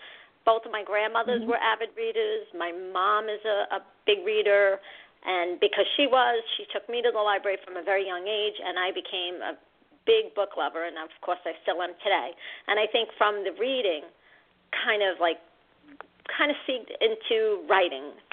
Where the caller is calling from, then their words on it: Long Island, New York, United States; Long Island. Actually, Long Island, New York.